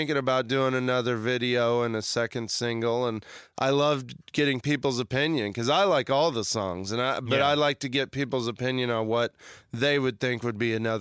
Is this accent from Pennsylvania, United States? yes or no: no; Kansas, United States; they got to go to a theater near where I grew up in Kansas and see me in a movie.